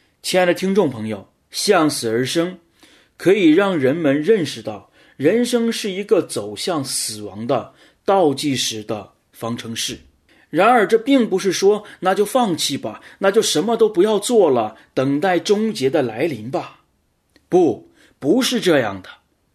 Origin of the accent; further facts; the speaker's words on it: China; 这就像我们中国人所说的置之死地而后生